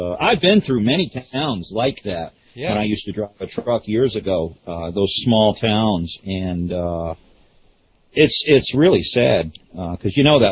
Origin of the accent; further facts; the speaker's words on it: Detroit, Michigan, United States; when I was growing up in Detroit, I had a black swimming teacher